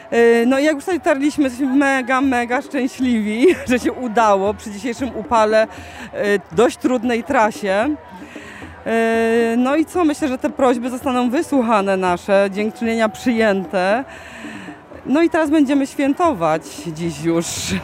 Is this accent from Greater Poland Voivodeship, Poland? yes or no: yes; Zbiersk, Greater Poland Voivodeship, Poland; bo jestem z parafii ze Zbierska, z parafii świętej Urszuli.